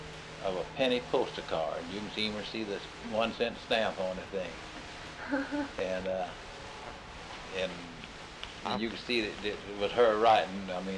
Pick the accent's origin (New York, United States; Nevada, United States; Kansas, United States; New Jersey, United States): Kansas, United States; Paola; born there; And he was born in Paola, and I was born in Paola. My birth certificate says Paola